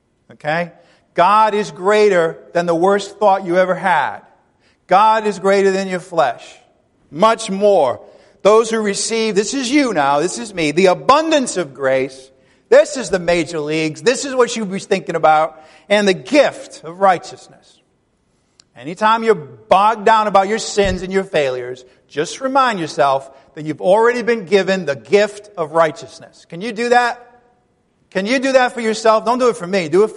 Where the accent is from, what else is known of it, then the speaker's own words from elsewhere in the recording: Ireland; I'm Irish. I tend to get depressed, and I have OCD.